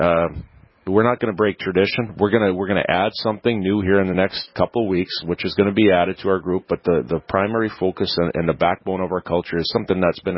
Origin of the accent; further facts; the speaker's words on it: Alberta, Canada; moved away; I was a young boy from Canada that came down here. I got a scholarship, and I love my home back home in Canada.